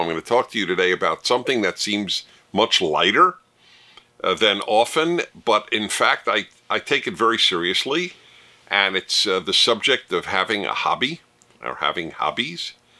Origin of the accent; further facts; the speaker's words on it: Brooklyn, New York, United States; I grew up in Brooklyn.